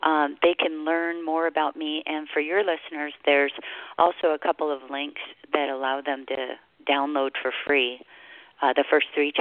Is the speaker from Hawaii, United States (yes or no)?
yes; Hawaii, United States; And I'm the last of 10 children who was born and raised in Hawaii.